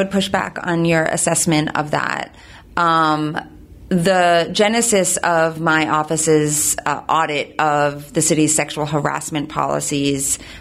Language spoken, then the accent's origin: English; Philadelphia, Pennsylvania, United States; I grew up in the Philadelphia area and wanted to be on the right side of things.